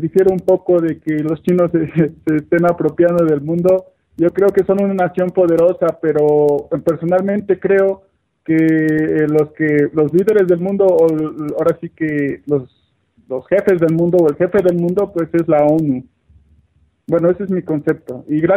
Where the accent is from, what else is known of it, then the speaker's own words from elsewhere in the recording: Mexico; soy mexicano.